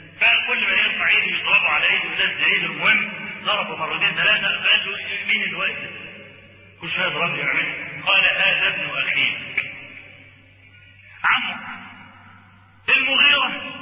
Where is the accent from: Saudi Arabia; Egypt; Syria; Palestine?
Egypt; Upper Egypt